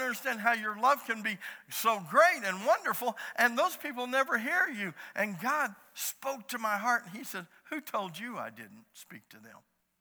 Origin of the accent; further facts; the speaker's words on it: United States; I'm an American. I'm born in a Christian country, in a Christian family.